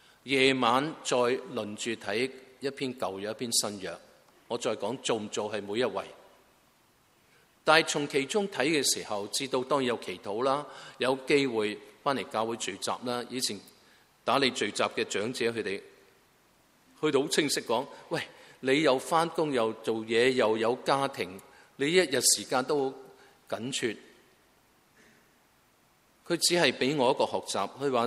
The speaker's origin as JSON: {"language": "Chinese", "region": "Guangdong", "country": "China", "said": "有时我们广东人发酵啊"}